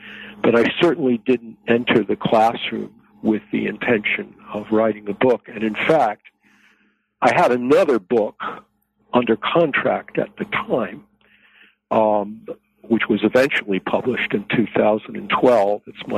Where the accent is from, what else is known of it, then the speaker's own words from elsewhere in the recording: New Jersey, United States; I grew up in New Jersey. I've been married for 40 years.